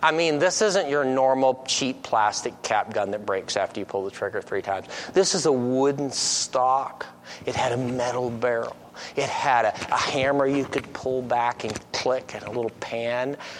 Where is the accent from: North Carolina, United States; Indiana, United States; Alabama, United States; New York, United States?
North Carolina, United States; now in Holmes County, United States; I'm from Holmes County, Ohio. I grew up in eastern North Carolina with the big black bears all around